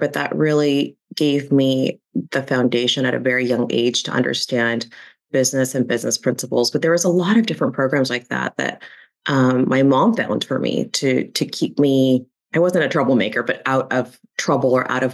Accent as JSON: {"language": "English", "town": "Lincoln Heights", "region": "California", "country": "United States", "tie": "born or raised there", "said": "In Lincoln Heights, California. And, you know, there's a lot of crime."}